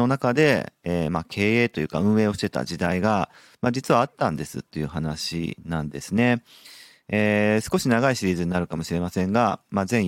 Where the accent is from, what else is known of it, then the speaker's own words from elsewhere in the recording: Hokkaido, Japan; born there; moved away as an adult; now in Nagoya, Japan; 僕自身は、もともと北海道生まれ、なんですが、2010年ですね、2010年の4月に、まあ、大学院、名古屋での大学院っていうのに行こうかなと思ってこっちに来たんですよ